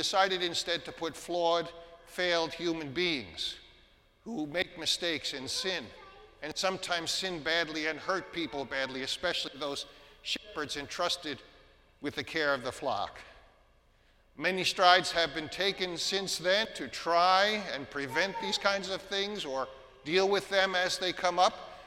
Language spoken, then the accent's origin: English; North Babylon, New York, United States; There were precious few sheep growing up in North Babylon, New York.